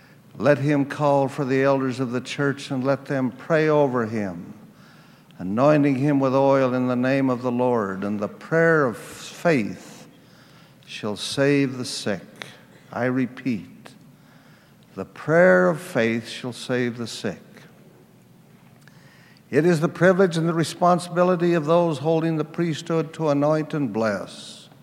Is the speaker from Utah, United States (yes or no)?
yes; Utah, United States; When I was a boy growing up in the First Ward in Liberty Stake